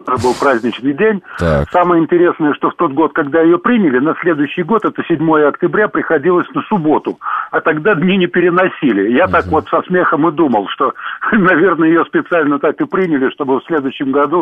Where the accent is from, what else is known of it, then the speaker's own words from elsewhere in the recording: Lyubertsy, Moscow Oblast, Russia; Меня, как у коренного Любера, замечание-то такое. Вот я заканчивал Люберецкую среднюю школу номер 5 имени героя Советского Союза Власова